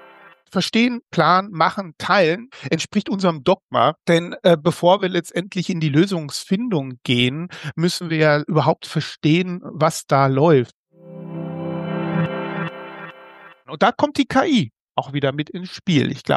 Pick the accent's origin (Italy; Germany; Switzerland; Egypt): Germany; North Rhine-Westphalia; now in Cologne, Germany; ich bin kein Kölner. Ich komme aus dem Ruhrgebiet und bin nur geduldeter Rheinländer hier, seitdem ich beim IFH Köln arbeite.